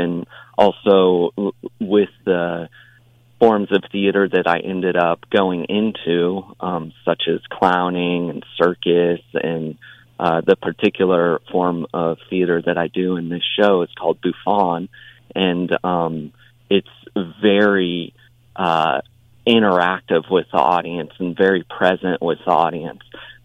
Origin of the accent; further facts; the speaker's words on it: Colorado, United States; I grew up in Colorado in a rural town there